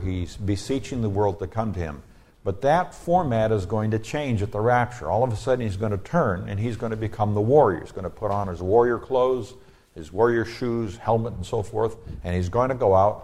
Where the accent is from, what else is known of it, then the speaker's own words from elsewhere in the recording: Dallas, Texas, United States; So, yes, I'm from Dallas, and this represents the theology of Dallas Seminary